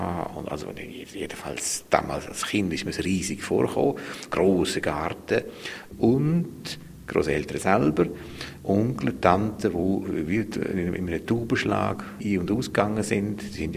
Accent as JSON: {"language": "German", "region": "California", "country": "United States", "tie": "born or raised there", "said": "Also meine Kindheit in Kalifornien ist ja so ein bisschen zweigeteilt, ein bisschen zerrissen gewesen."}